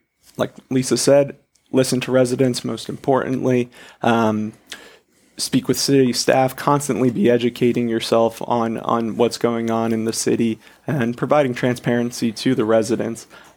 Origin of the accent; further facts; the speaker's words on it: St. Pete Beach, Florida, United States; I grew up on St. Pete Beach most of my life. My father grew up on St. Pete Beach. Grandparents, great-grandparents lived there as well.